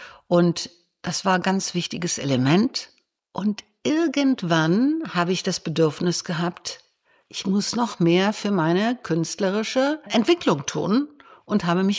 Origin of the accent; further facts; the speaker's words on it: Düsseldorf, North Rhine-Westphalia, Germany; born there; Bei ihm habe ich studiert, 6 Jahre, Abschlussmeisterschüler hier in Düsseldorf. Ich bin ja auch hier geboren in Düsseldorf